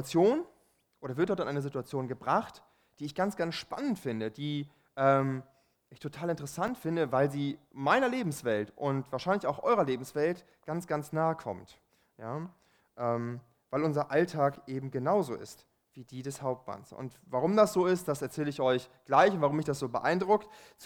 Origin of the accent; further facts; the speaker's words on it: Germany; als Deutscher ist das natürlich so ein bisschen befremdlich